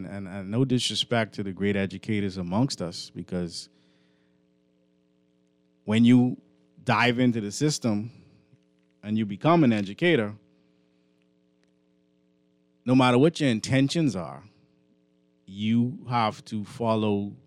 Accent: Bahamas; I'm just saying it's for the British. We're not British. And moving the B from in the front of GCSE doesn't make it Bahamian.

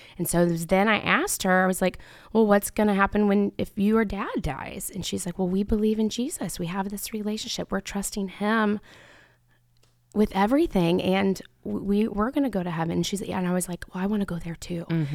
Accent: Indianapolis, Indiana, United States; I am originally from Indianapolis. So grew up going to church and really always known church.

